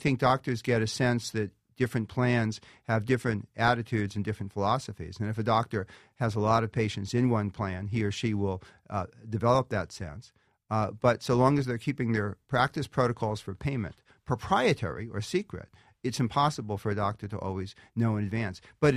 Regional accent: Philadelphia, Pennsylvania, United States; in one of the rougher parts of my hometown of Philadelphia

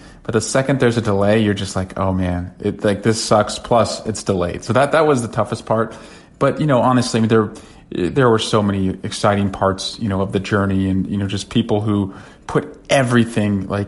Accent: Iowa, United States; born there; Well, you know, I was born in Iowa, and so, you know, I know the state well.

